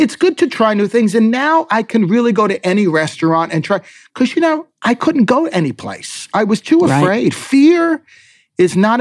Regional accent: New Jersey, United States; so I grew up in New Jersey and my mother literally fed me the same 10 foods for my entire childhood up until I was 18.

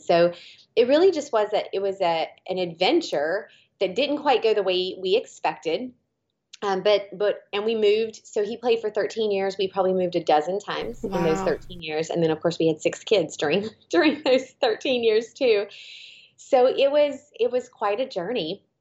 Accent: Louisiana, United States; I am from North Louisiana, and he was drafted to the Cleveland Browns.

